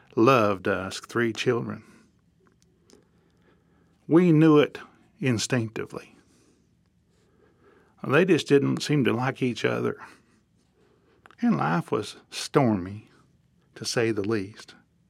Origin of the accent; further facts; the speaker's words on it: Borger, Texas, United States; born there; I was born in Borger, Texas. Now, Borger, Texas is an oil field boom town.